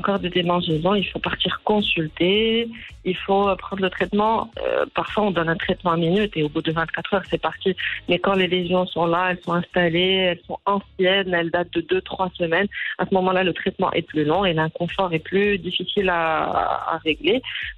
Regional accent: Morocco; Donc ça c'est classique chez nous au Maroc, on aime bien chauffer l'eau.

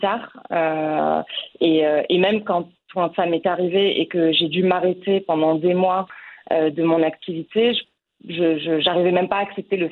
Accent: Morocco; moved away as an adult; now in France; je suis née au Maroc, j'ai fait mes études au Maroc jusqu'à ma prépa. Et ensuite, je suis venue en France pour intégrer une école de commerce.

